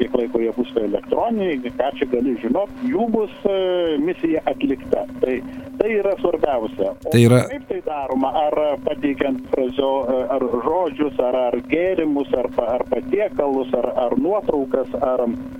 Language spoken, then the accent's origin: Lithuanian; Dzūkija, Lithuania; aš esu dzūkas, nes mano tėviškės žmonės yra pusė Lietuvos žinių menininkų, mokslo, kultūros žmonių.